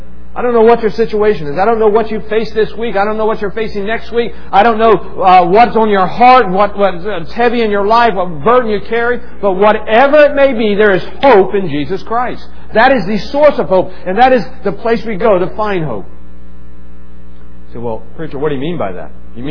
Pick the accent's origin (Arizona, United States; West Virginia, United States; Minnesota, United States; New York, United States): West Virginia, United States; Maidsville; I was a bus kid growing up on Bertha Hill, down in Maidsville, over in Hildebrand. I was a bus kid.